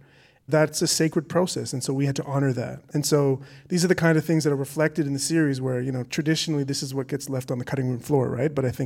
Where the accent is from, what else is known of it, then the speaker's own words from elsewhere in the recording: Canada; And so I think, with my being Canadian, I think in some way, here in Canada, the CBC has a very particular kind of resonance.